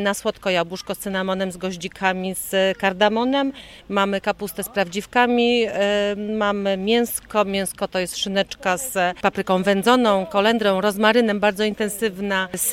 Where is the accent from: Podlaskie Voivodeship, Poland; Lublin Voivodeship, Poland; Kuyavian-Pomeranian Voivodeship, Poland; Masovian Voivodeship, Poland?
Podlaskie Voivodeship, Poland; natomiast zwyczaj pochodzę z Podlasia. Jestem rodowitą podlasianką